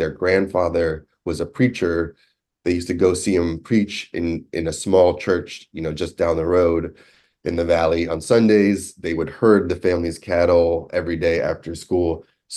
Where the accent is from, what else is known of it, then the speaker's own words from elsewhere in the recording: New York, United States; I grew up in New York. I'm not the best representation of country music culture or the Southern United States. I'm a little bit of a different ilk of American